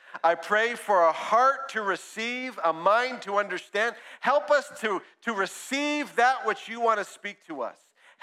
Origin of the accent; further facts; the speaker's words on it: Brampton, Ontario, Canada; We grew up in Western Ontario in Brampton.